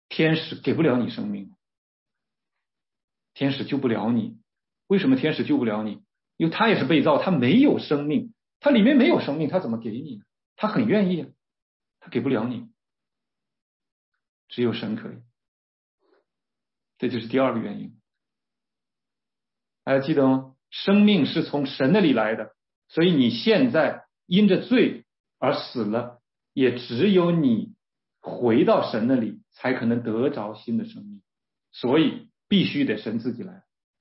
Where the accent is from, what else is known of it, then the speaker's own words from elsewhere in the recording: China; 死亡的丑陋的一面我们中国人是不愿意谈的，我们是很忌讳谈死的，尤其在过节的时候